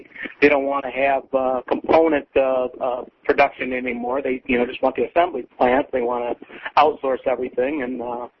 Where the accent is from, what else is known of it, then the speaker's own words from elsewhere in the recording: Grand Rapids, Michigan, United States; Yeah, I'm from Grand Rapids.